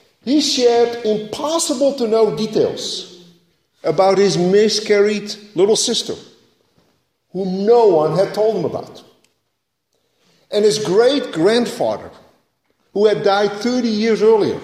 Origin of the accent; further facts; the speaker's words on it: Netherlands; And growing up in Holland, Belgian jokes were commonplace.